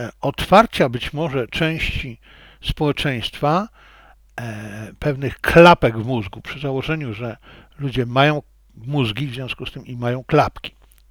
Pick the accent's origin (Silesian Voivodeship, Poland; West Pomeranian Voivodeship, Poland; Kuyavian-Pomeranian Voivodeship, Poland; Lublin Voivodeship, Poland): Silesian Voivodeship, Poland; wychowałem się na Śląsku, studiowałem na Politechnice Śląskiej.